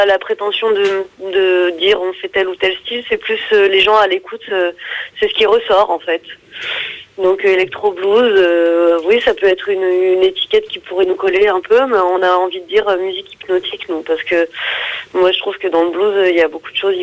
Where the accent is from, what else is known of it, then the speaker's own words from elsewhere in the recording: central France, France; Et pourtant, je viens du centre de la France.